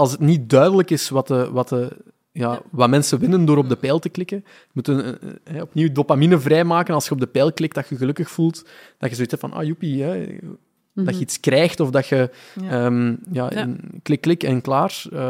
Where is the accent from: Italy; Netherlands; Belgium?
Belgium; we zijn, zeker als Belgen, zijn vrij conservatief, we zijn risico-avers en ambiguïteits-avers.